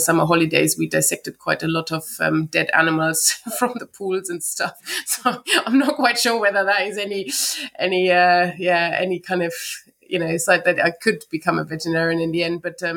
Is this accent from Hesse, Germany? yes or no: yes; Hesse, Germany; English is a second language; I grew up in Germany, in the middle of Germany, near Frankfurt, which is a big town. Kind of stayed there through my childhood, pretty much, where my parents were kind of coming more from the south, but that's where I grew up.